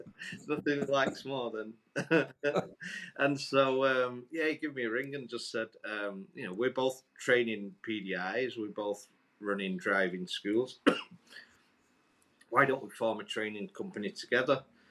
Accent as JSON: {"language": "English", "region": "Yorkshire and the Humber", "country": "United Kingdom", "said": "And being a Yorkshireman, I bought him some drinks because..."}